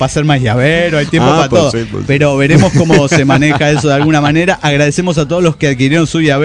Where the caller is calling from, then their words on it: Saltillo, Coahuila, Mexico; de Saltillo, Coahuila, México.